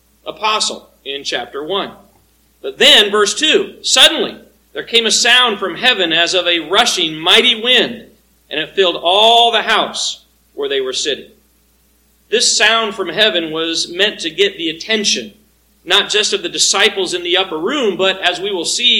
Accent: Colorado, United States; When we grew up in Colorado, we were kind of in the right track of Stapleton International Airport.

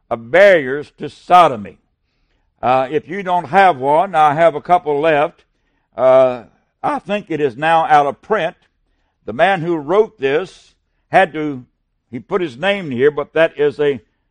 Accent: West Virginia, United States; sues West Virginia, being my home state

